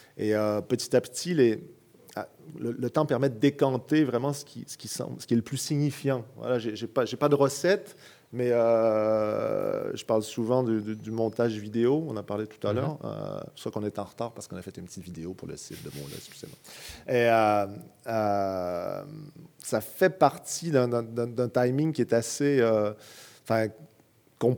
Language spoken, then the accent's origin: French; Quebec, Canada; accent: Quebec; ça me fait drôle, parce que je prends moins mon accent québécois